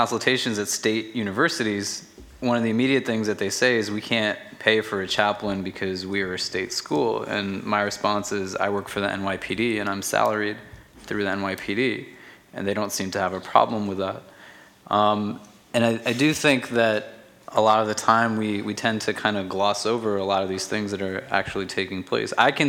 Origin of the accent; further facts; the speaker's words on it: United States; because not only am I going as an American Muslim to predominantly Muslim communities in places like Sri Lanka and the Maldives